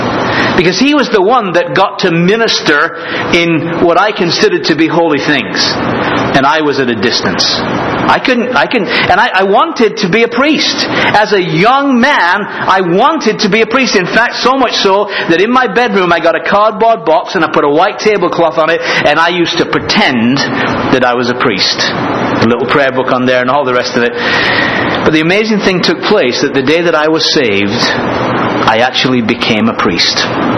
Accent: England, United Kingdom; for one thing, I'm an Englishman.

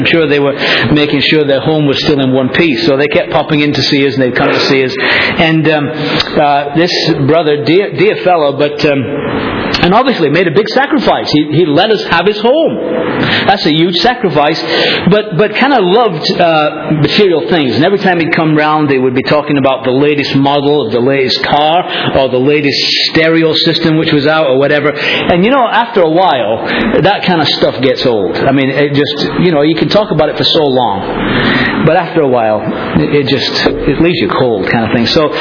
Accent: Leeds, Yorkshire and the Humber, United Kingdom; We lived in Leeds, in England. That's where my hometown is.

